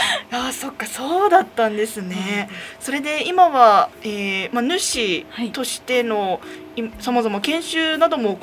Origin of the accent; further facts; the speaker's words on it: Ichinohe, Iwate, Japan; なんか私自身は一戸の出身なので